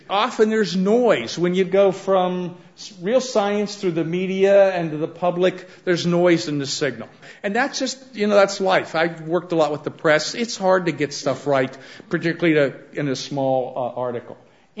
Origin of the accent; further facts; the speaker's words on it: United States; And I'm sorry, I feel bad as an American, we foisted this on the world.